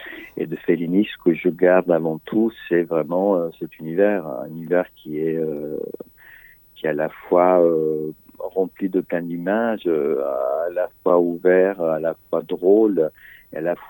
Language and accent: French; Sicily, Italy; j'ai grandi en Italie, en Sicile, dans les années 80-90, où la mafia était assez présente.